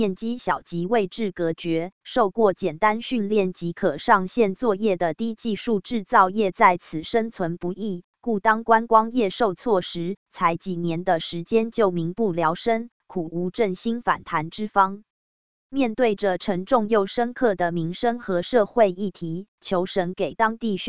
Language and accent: Chinese; Taiwan; 这使我感到生长在台湾着实很幸福